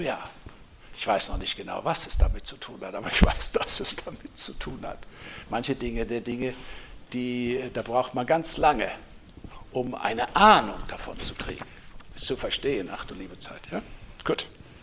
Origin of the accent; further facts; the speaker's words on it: Wittenberge, Brandenburg, Germany; born there; Und deshalb bin ich in Wittenberge zur Welt gekommen.